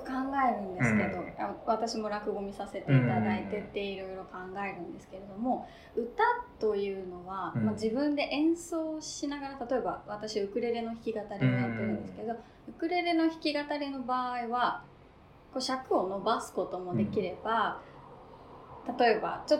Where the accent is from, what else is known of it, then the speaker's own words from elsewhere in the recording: Yokohama, Kanagawa, Japan; まあ私地元横浜なんですけども